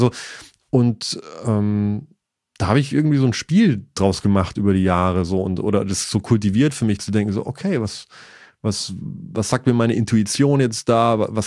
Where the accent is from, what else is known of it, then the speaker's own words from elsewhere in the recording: Eichstetten, Baden-Württemberg, Germany; Ich bin aber geboren, also aufgewachsen in Eichstätten, A-Y-Stätten.